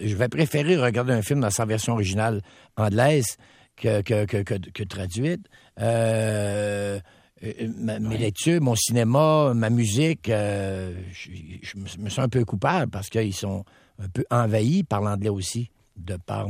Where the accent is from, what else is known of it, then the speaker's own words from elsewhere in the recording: Quebec, Canada; On est des Gaulois, il faut pas se le cacher, parce qu'on est entouré, bien sûr, on est seule province au Canada, on est bien sûr voisin des États-Unis